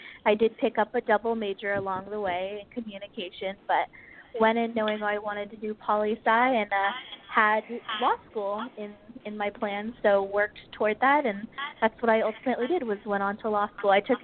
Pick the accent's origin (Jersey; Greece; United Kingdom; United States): United States; California; that's probably because I'm from California. So, of course, it's a California school, and I grew up in California.